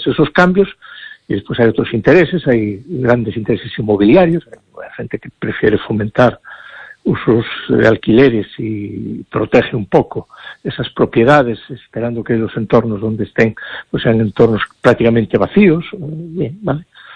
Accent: Santiago de Compostela, Galicia, Spain; yo nací en Santiago hace 57 años, en el barrio de Los Concheiros, y viví en República Argentina, viví en la calle de la Rosa. República Argentina sigue siendo el domicilio de mis padres.

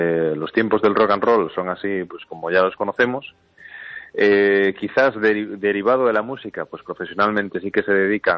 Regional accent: Ferrol, Galicia, Spain; a pesar de tener nombre alemán y apellido escocés, pero soy de Ferrol de toda la vida.

